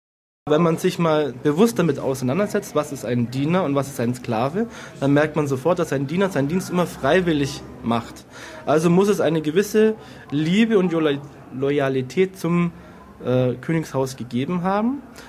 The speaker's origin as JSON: {"language": "German", "region": "Bavaria", "country": "Germany", "lives_now": "Berlin, Germany", "said": "ursprünglich aus dem schönen Allgäu, bin 36 Jahre alt, habe eine Tochter von 6 Jahren und bin seit 11 Jahren eben hier in Berlin gestrandet sozusagen."}